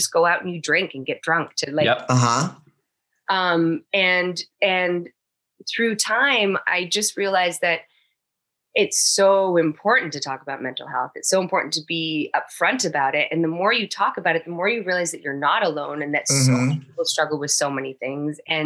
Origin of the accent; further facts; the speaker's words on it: Canada; also born or lived in Toronto; I grew up in Canada.